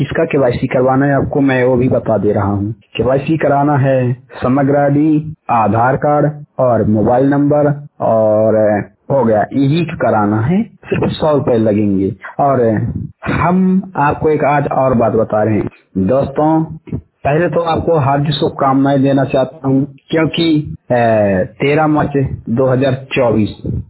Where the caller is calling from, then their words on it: Majhauli, Madhya Pradesh, India; मेरा जिला सीधी है, तहसील मझौली, ब्लॉक मझौली, थाना मझौली और ग्राम सैजनहा पोस्ट पथरौला से बात कर रहा हूँ।